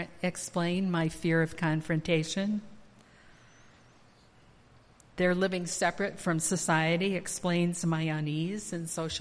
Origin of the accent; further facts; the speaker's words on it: Michigan, United States; I grew up in Gratiot County, and the Mennonite kids went to school with us through the eighth grade, but then they dropped out.